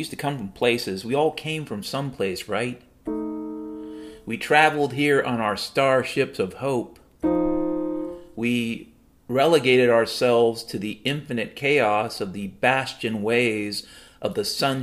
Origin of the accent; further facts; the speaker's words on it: Mount Vernon, Washington, United States; I grew up in Mount Vernon, Washington, I actually grew up, the second house we lived on was on Little Mountain, not far from Big Lake.